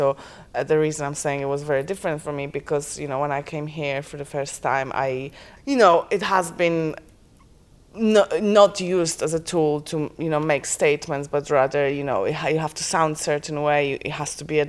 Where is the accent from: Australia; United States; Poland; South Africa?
Poland; moved away; So that was in my hometown in Poland, and that production got loads of awards internationally. And yes, yeah, so I've definitely grew up around Shakespeare